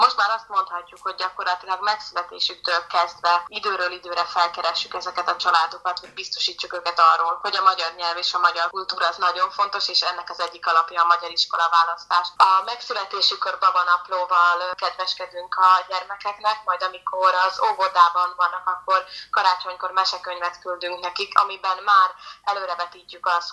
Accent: Veľký Meder, Trnava Region, Slovakia; én is felvidékről származom, és én felvidéken, Szlovákiában, Nagymegyeren jártam alapiskolába, illetve gimnáziumba is, és magyar tannyelvű iskolákba jártam, és ugyanúgy meg tudtam tanulni én is szlovákul

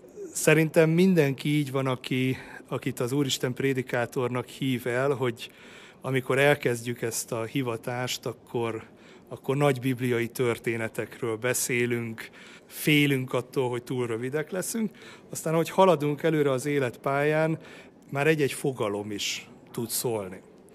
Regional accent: Miskolc, Borsod-Abaúj-Zemplén, Hungary; én ugye miskolci vagyok eredetileg

